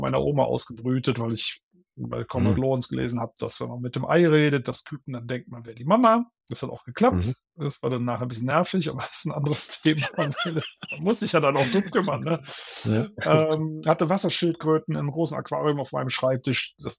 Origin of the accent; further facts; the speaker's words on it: Bonn, North Rhine-Westphalia, Germany; Also ich bin in der Innenstadt von Bonn aufgewachsen mit 3 Geschwistern, meinen Eltern also zu 6 in einer kleinen Wohnung.